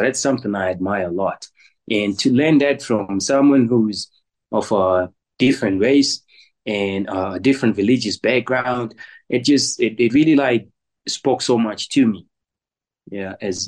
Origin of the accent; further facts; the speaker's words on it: Zimbabwe; now in South Africa; I'm a Shona guy. I'm born and raised in Zimbabwe. Obviously came to South Africa to do business, to trade.